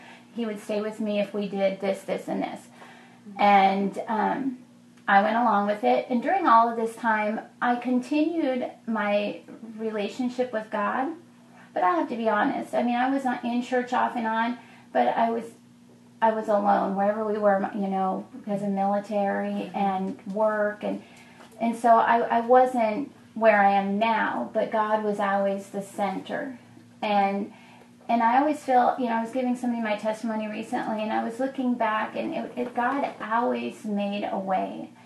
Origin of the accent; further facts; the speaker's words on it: Texas, United States; He was from Louisiana, I was from Texas.